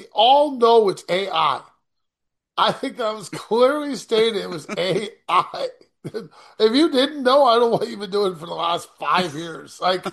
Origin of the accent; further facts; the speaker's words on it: Canada; I'm not American, okay? So I understand why being a Canadian, I can't have a gun to shoot Ghostface.